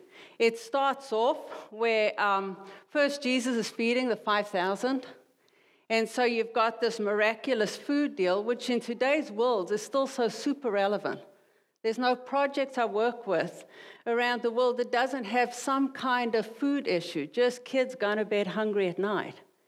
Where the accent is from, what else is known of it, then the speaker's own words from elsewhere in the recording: South Africa; I'm a missionary from South Africa.